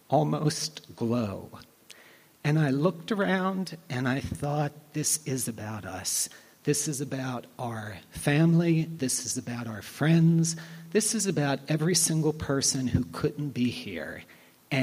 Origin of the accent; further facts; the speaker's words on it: Randallstown, Maryland, United States; So I grew up in Randallstown, and we lived on Nemo Road, and we were about a half a block away from Winans Road Synagogue Center, which is Orthodox. So we grew up going to an Orthodox synagogue, even though we weren't Orthodox.